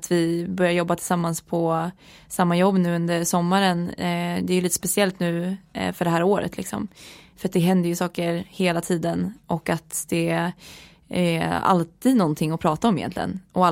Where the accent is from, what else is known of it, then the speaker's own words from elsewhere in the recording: Sigtuna, Stockholm County, Sweden; jag är en ridtjej från Sigtuna.